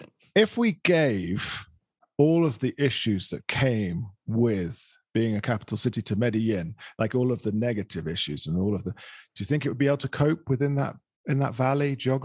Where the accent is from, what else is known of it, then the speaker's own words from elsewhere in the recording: England, United Kingdom; oh yeah, I'm from England, I'm British.